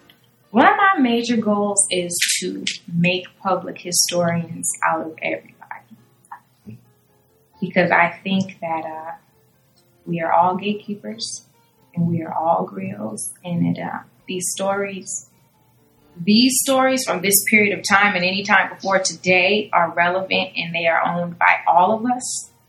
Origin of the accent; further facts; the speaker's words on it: Beaufort, South Carolina, United States; So I am sixth generation Gullah Geechee from Beaufort, South Carolina.